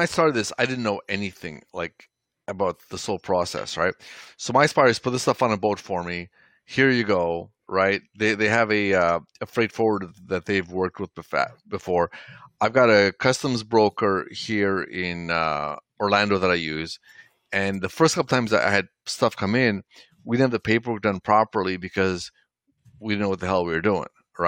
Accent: Toronto, Ontario, Canada; I grew up in Toronto, Canada. So I grew up with a lot of Pakistani friends

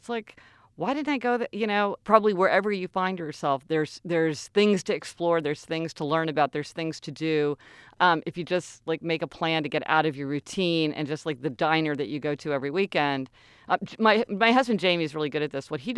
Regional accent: Kansas City, Missouri, United States; Well, and we're from Kansas City, and, you know, we both grew up there our whole lives.

